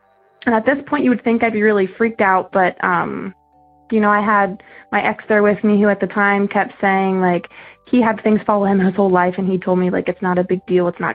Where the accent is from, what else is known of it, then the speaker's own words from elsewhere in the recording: Howard, Ohio, United States; I'm from Howard, Ohio.